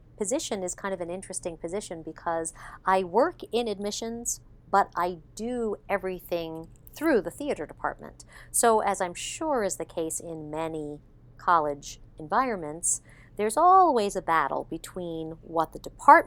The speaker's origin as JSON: {"language": "English", "region": "New York", "country": "United States", "tie": "born or raised there", "said": "I was born and raised on Long Island, went to Catholic school my whole life."}